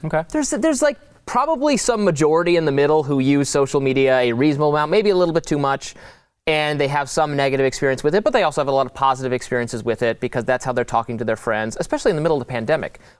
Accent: Detroit, Michigan, United States; Over the summer, I went back to my hometown, the suburbs of Detroit, Michigan, which is, you know, moderately blue state.

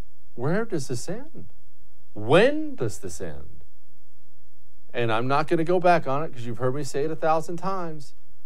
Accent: Montana, United States; I grew up in Montana and I love New York City.

